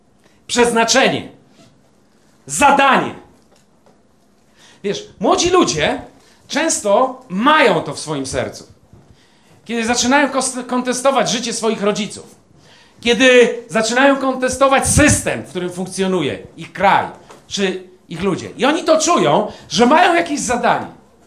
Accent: Elbląg, Warmian-Masurian Voivodeship, Poland; u nas jak w Elblągu, czyli tam, gdzie się wychowałem, w moim rodzinnym domu, prawda?

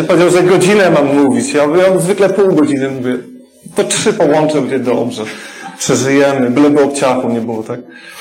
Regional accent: Kostrzyn nad Odrą, Lubusz Voivodeship, Poland; moved away; Nie chciałem wyjechać z Kostrzyna, pochodzę z Kostrzyna nad Odrą.

